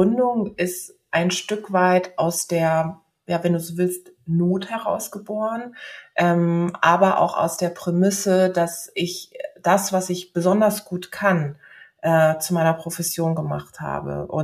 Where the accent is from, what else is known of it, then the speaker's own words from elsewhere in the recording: Karlsruhe, Baden-Württemberg, Germany; ich war 20 Jahre alt, als ich kandidiert habe für die Landtagswahl in Karlsruhe oder in Baden-Württemberg, in meiner Heimatstadt Karlsruhe.